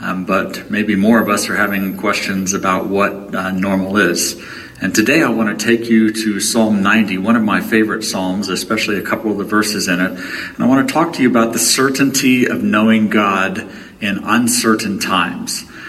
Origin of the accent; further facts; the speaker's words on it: Hong Kong; When I grew up in Hong Kong on the South China Sea